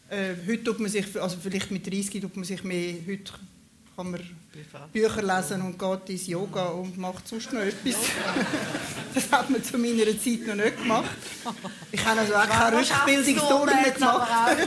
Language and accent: German; St. Gallen, Switzerland; born there; Also geboren bin ich in Nutznach, aber gewohnt haben wir in Jona.